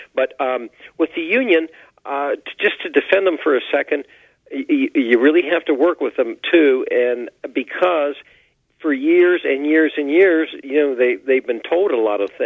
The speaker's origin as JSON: {"language": "English", "region": "Ohio", "country": "United States", "tie": "born or raised there", "lives_now": "Newark, United States", "said": "I am 30 miles east of Columbus, Ohio, in a small town called Newark, but I'm from eastern Ohio. All of my family is there in Belmont County across from Wheeling, West Virginia."}